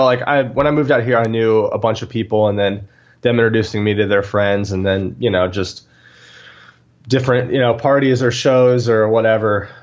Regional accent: Atlanta, Georgia, United States; Pretty normal. It's like we lived in the suburbs, and I had like a good group of friends who they're still like my best friends right now.

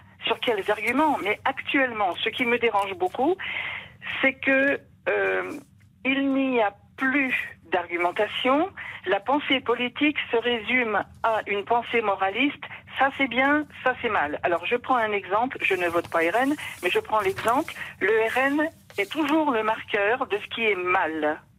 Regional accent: Brittany, France; Pas du tout, je confirme. Pourtant, je viens de Bretagne.

